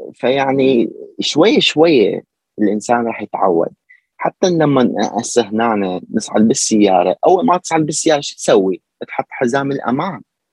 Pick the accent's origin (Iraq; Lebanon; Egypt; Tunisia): Lebanon; moved away; لما جيت هنا من لبنان طلعت اتمشى شويه